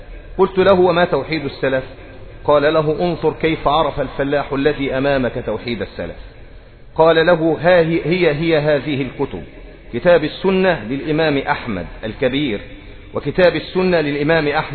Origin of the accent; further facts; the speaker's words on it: Egypt; ولما رجعت إلى قريتي في مصر وذهبت إلى القاهرة